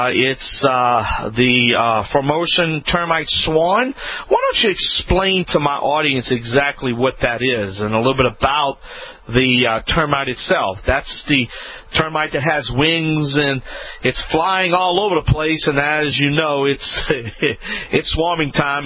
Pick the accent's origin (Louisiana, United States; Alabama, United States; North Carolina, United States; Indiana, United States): Louisiana, United States; New Orleans; when we first started this radio program locally in my hometown, New Orleans, Louisiana